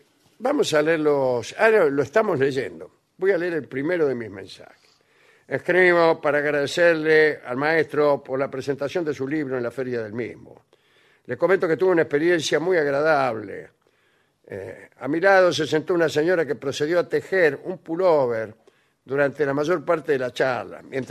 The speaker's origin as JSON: {"language": "Spanish", "town": "Bahía Blanca", "region": "Buenos Aires Province", "country": "Argentina", "said": "Ojalá muy pronto los bahienses tengamos el agrado de recibirlos."}